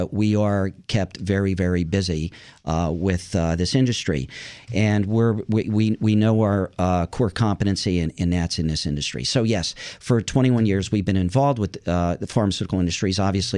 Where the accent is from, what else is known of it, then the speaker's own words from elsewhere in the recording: Shamokin, Pennsylvania, United States; I grew up in Central PA, a coal town, and then went to college in Pennsylvania and ended up working in Bluebell, Pennsylvania for Unisys, and then built my company in Malvern, which is right outside Philly.